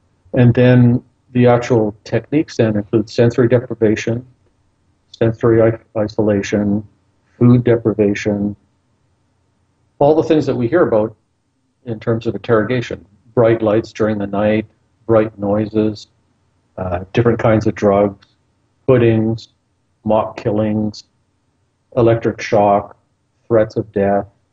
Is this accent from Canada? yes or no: yes; Canada; growing up in Canada